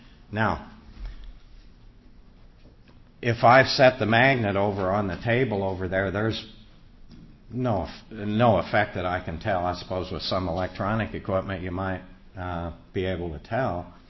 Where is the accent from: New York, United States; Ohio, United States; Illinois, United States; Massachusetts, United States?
New York, United States; That's why I'm here from New York.